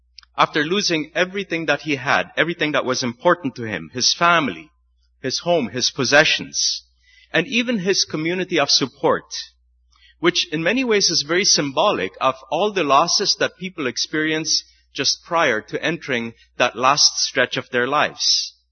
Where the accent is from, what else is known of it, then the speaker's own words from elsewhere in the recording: Paraguay; I grew up in Paraguay, not to worry.